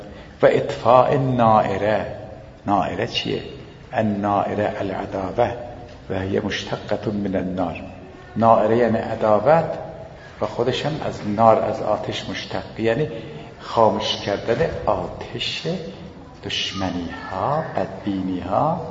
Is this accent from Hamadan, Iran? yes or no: yes; Bahar, Hamadan, Iran; گفت اهل کجایی؟ گفتم اهل همدانم. از خودش اطرافش گفتم از بهارم.